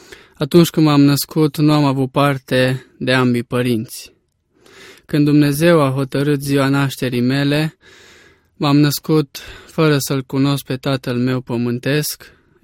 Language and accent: Romanian; Ciucea, Cluj County, Romania; Sunt din Ciucea, această localitate este din județul Cluj, care per cei care mă ascultă să-și dea seama unde este, acolo se găsește Muzeul Octavian Goga. M-am născut în anul 1987